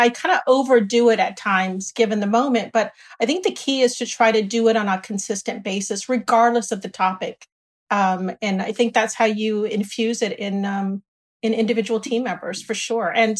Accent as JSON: {"language": "English", "region": "California", "country": "United States", "tie": "born or raised there", "moved": "as an adult", "said": "for somebody growing up in Southern California, I don't think they believed me, frankly."}